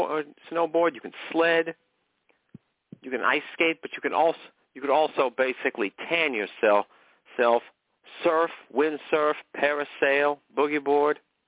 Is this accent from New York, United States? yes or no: no; McKinleyville, California, United States; Once again, basically born and raised in McKinleyville, where horses have the right of way.